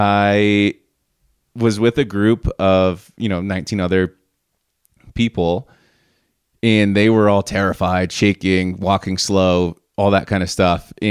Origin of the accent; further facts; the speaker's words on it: United States; had met another American. So it was like nice to be able to talk to someone, I guess, you know, in my native tongue